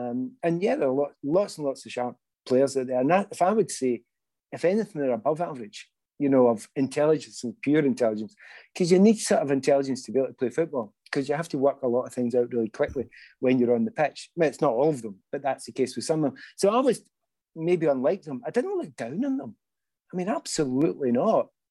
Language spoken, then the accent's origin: English; Glasgow, Scotland, United Kingdom; I come from the East End of Glasgow, you know, and you've got a tough upbringing there